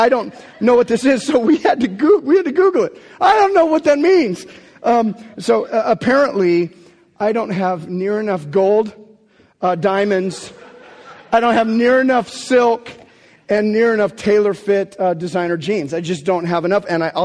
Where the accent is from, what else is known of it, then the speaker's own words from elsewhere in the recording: Lebanon; I'm from Lebanon. I don't do dress code.